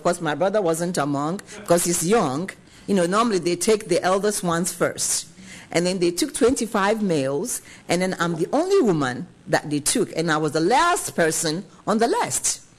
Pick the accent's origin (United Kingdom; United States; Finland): United States; I said, listen, I'm from the United States. I'm an adult.